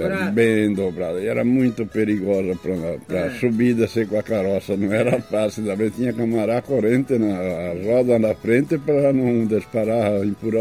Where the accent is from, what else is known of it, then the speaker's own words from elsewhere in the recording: Barra do Rio Azul, Rio Grande do Sul, Brazil; born there; Nasci lá no município da Barra do Rio Azul, agora é município, né?